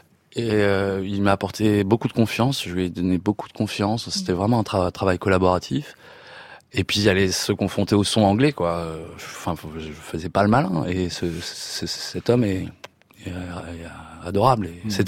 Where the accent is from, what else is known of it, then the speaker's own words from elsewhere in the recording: Poitiers, Nouvelle-Aquitaine, France; il est venu à Poitiers, ma ville natale